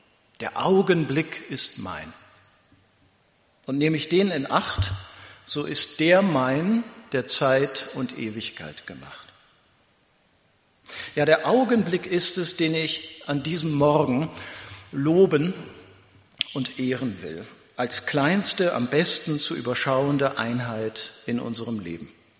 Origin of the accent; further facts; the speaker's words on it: North Germany, Germany; natürlich werden auch im Norden, bei mir in meiner Heimat im Norden, Feste gefeiert.